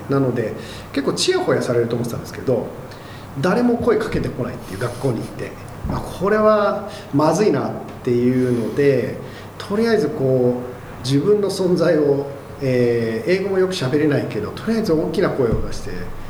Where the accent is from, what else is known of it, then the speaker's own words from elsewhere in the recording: Ichikawa, Chiba, Japan; also born or lived in Düsseldorf, Germany; 出身は千葉の市川ですね。